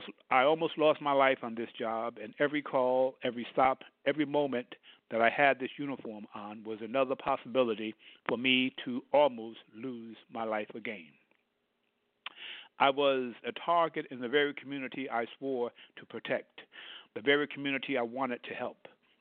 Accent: Brooklyn, New York, United States; Here I am, a young African American born and raised in Brooklyn, New York, wanting to be a cop. I watched and lived through the crime that took place in the hood.

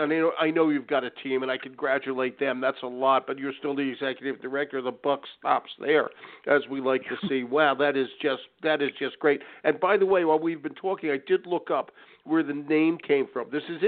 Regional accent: Northeast, United States; again, I'm from the Northeast

